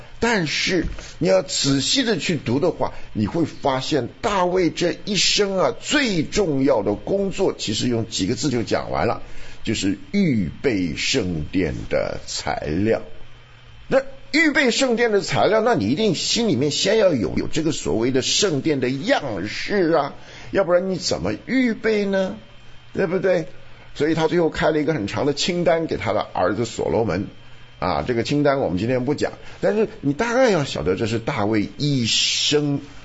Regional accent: Taiwan; moved away; 想当年我们从台湾来的时候，就是住公寓，

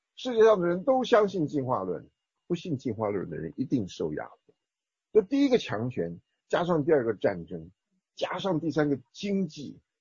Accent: China; moved away; 这其实我们从中国来年纪大一点的人晓得

